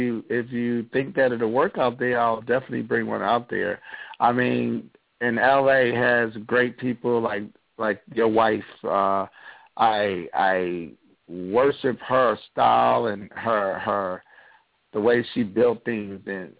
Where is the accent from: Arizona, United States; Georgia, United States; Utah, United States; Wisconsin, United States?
Georgia, United States; Stone Mountain; And I grew up in Stone Mountain, Georgia, a long time ago, and I remember the civil rights era.